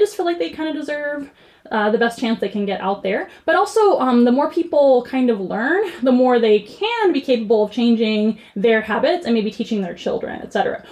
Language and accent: English; San Antonio, Texas, United States; I miss San Antonio a lot. It is my hometown, and I love the culture here, so we really wanted to come back home and come back to our family, who all live here too.